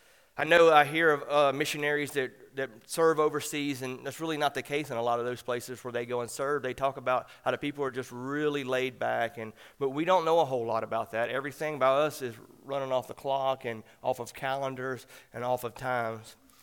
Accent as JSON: {"language": "English", "town": "Walker", "region": "Louisiana", "country": "United States", "tie": "born or raised there", "said": "I'm born and raised in Walker, so I'm a parish boy. That should get me points. And I'm a Southern Baptist"}